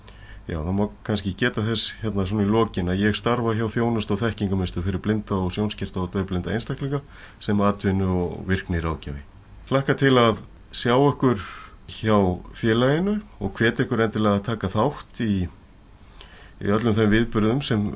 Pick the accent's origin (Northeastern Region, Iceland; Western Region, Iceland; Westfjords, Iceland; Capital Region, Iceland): Capital Region, Iceland; Reykjavík; born there; Ég er fæddur í Reykjavík árið 1971, 11. febrúar